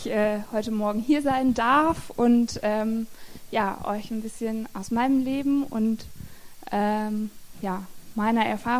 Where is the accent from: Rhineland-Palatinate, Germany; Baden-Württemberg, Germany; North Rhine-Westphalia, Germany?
Baden-Württemberg, Germany; Stuttgart; Irgendwie kamen wir dann in Stuttgart auf die Kirche und das war dann zufälligerweise genau die Kirche, in der ich eben im Kindergottesdienst früher war.